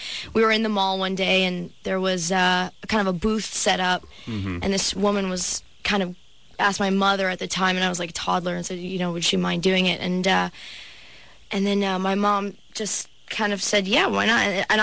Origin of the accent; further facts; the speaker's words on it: Canada; now in Los Angeles, United States; I'm from Canada, and I gave myself 6 months in L.A.